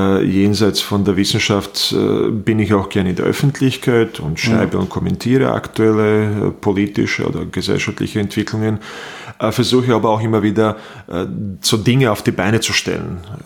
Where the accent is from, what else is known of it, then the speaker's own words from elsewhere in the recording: Bosnia & Herzegovina; now in Austria; bin dann ein Burgenländer geworden. Und natürlich als Bosnier Burgenländer zu werden, ist besonders schwierig.